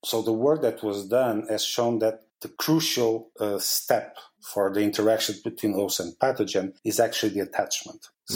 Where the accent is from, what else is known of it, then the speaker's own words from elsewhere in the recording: Portugal; I'm originally from Portugal.